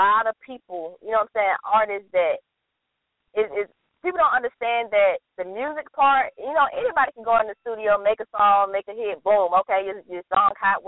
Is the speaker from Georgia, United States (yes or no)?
yes; Atlanta, Georgia, United States; Let's start at home because I am from Atlanta.